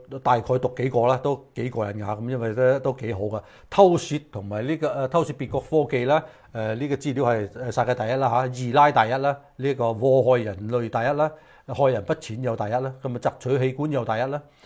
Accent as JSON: {"language": "Cantonese", "country": "United States", "said": "我哋美國人"}